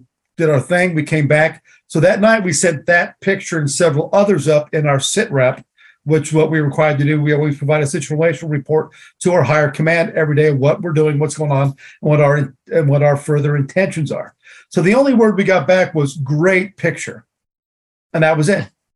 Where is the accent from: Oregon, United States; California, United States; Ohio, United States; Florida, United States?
Oregon, United States; I grew up in Oregon and our neighbors had horses.